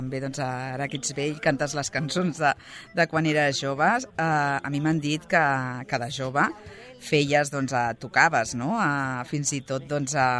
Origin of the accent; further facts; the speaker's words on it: Sabadell, Catalonia, Spain; som així els de Sabadell